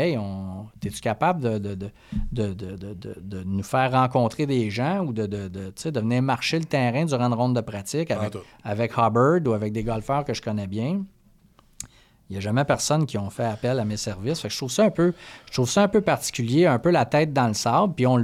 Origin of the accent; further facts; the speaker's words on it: Montreal, Quebec, Canada; je viens du West Island, donc j'avais une base d'anglais.